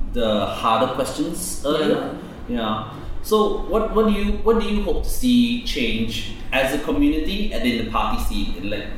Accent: Tanjung Pagar, Singapore; I think I grew up in Tanjung Pagar a lot.

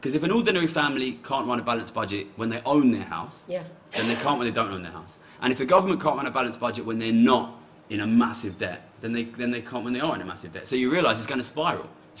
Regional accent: London, United Kingdom; now in Japan; And I grew up in London, and in a very multicultural area of London.

